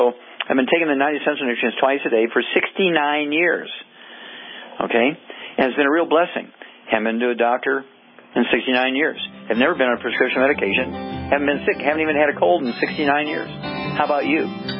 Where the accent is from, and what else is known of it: Missouri, United States